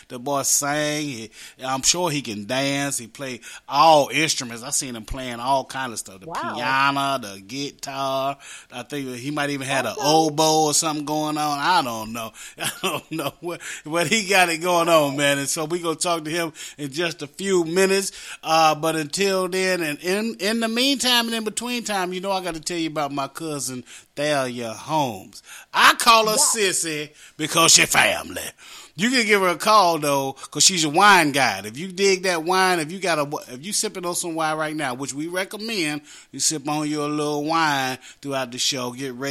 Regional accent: West Virginia, United States; accent: West Virginia; Let me slow it down for the people that don't quite understand, you know, my West Virginia accent and my, you know, my old man memory.

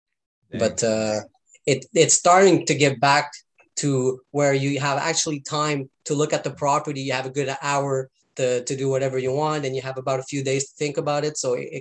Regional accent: Hawkesbury, Ontario, Canada; Like Brian said, I'm from Canada. I am 24 years old. I'm from a small community in Hawkesbury, Ontario, which were about 12,000 population, not more than that.

